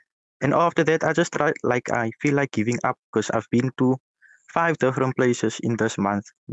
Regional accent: Cape Town, Western Cape, South Africa; So I'm from Cape Town in South Africa.

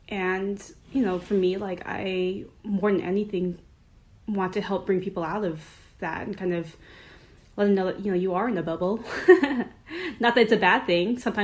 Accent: Long Beach, California, United States; growing up in Long Beach as a Cambodian

